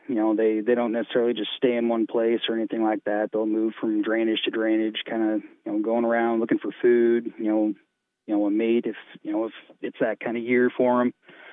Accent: Idaho, United States; Yeah, actually grew up in northern Idaho, kind of up there on the Palouse area, just south of Moscow.

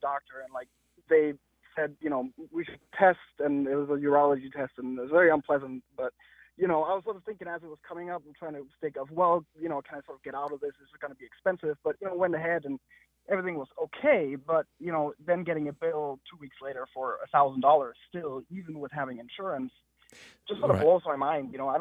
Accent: Denmark; I got to say, I'm from Denmark, so I've seen the light of, you know, universal health care.

